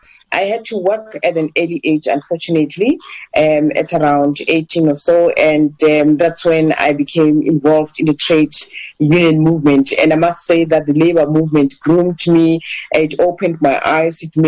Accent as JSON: {"language": "English", "town": "Soweto", "region": "Gauteng", "country": "South Africa", "tie": "born or raised there", "said": "I grew up in Soweto. And at the time, when I grew up as a student, I grew up at a time when the uprisings were high. As a teenager around the 70s"}